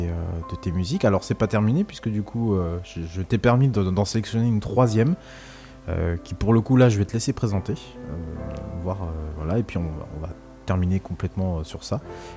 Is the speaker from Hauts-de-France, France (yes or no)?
no; Brittany, France; je suis breton, donc je suis en Bretagne